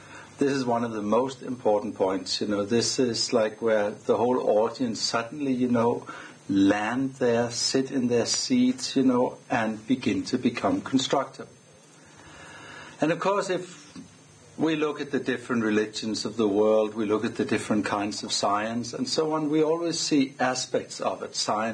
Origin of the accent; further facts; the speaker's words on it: Denmark; English is a second language; I'm from Denmark.